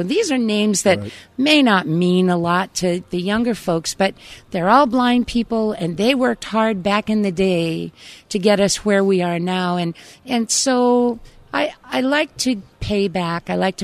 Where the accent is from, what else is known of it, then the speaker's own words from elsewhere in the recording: Revere, Massachusetts, United States; also born or lived in Boston; I was born in Boston. I was brought up in Revere.